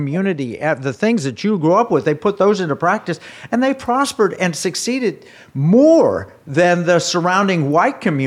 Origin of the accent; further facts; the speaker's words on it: Tulsa, Oklahoma, United States; Marty and I grew up in Tulsa, Oklahoma, where the location of Black Wall Street